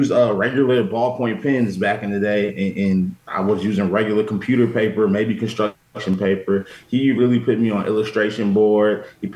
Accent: Chicago, Illinois, United States; also born or lived in Blue Island, Illinois; I was born in Blue Island, Illinois. I've lived all over Chicago, so from north, south, east to the west.

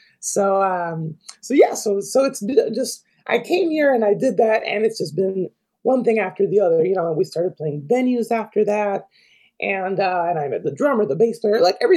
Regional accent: Puerto Rico; moved away; I was raised in Puerto Rico, lived there pretty much my whole life until 6 years ago, 5 years ago.

